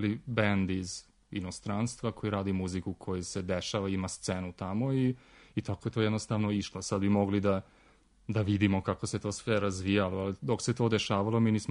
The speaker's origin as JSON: {"language": "Serbian", "country": "Serbia", "said": "Pošto dolazimo iz Srbije"}